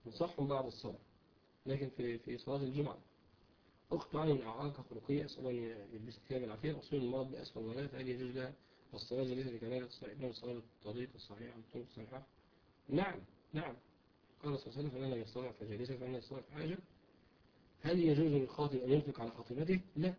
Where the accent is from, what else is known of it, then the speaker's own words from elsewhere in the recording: Egypt; المخطوبة اللي هو بيسموه عندنا في مصر قرأ فتحتها